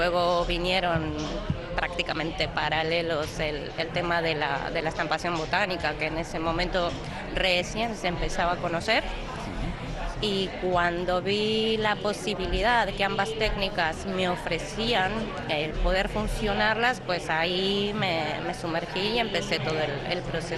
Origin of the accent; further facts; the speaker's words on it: Argentina; now in Basque Country, Spain; No, soy argentina.